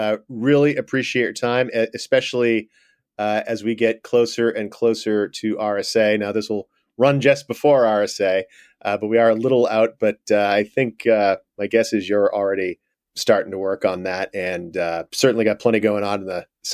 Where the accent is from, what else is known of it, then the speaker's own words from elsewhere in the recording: New England, United States; so I grew up in New England, and Bostonians are known as the worst drivers on the planet